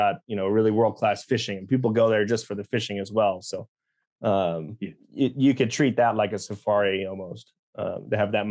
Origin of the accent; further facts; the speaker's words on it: Alaska, United States; Growing up in Alaska, it's very similar to Alaska in many ways